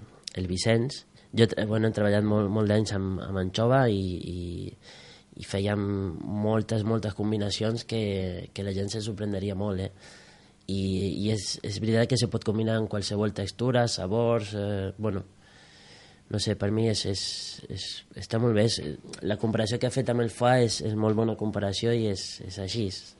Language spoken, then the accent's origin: Catalan; Córdoba, Argentina; now in L'Escala, Spain; Mira, jo soc argentí i gent de Córdoba, jo soc de Córdoba